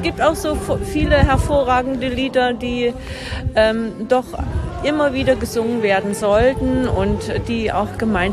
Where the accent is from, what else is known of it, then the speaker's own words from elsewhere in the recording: East Germany, Germany; now in Meldorf, Germany; Ich komme aus Ostdeutschland, wohne jetzt über 3 Jahre hier in Meldorf